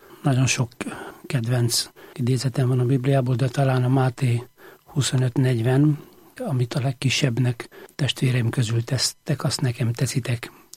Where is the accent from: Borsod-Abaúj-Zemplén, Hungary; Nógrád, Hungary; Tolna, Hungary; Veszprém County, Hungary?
Nógrád, Hungary; Rimóc; also born or lived in Balassagyarmat; én Balassagyarmaton születtem, de mindig is Rimócon éltem. Ott jártam általános iskolába, Budapesten jártam középiskolába, és hát nem volt kérdés, egy évig dolgoztam itt Budapesten, de haza vágytam